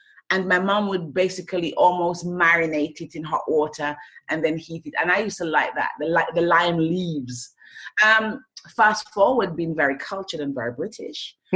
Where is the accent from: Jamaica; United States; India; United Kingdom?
Jamaica; I grew up in Jamaica, a very small island in the Caribbean. We have a little thing that says we're little, but we're talawa. Translates, we're small, but everybody knows about us.